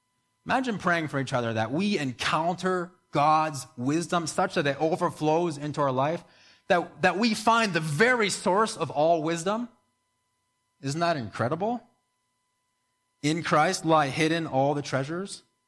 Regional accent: New Brunswick, Canada; I grew up in New Brunswick and ended up working in a family business and was a manager for growing tons of plants.

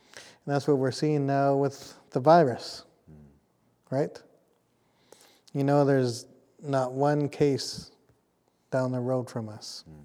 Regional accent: British Columbia, Canada; This is Kwatlin. I am from Kwatlin.

